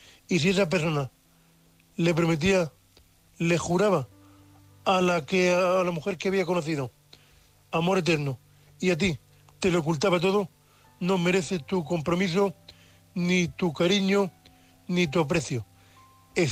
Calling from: Murcia, Region of Murcia, Spain; de Murcia, vuestro amigo invidente.

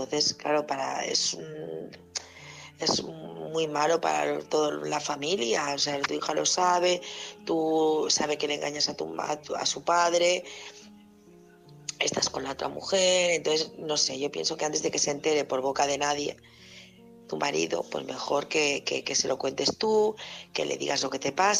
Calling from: Barcelona, Catalonia, Spain; de Barcelona

